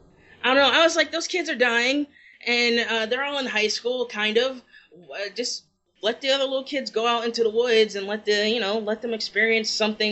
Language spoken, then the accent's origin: English; New York, United States; also born or lived in Georgia; Like, I'm originally from New York, so.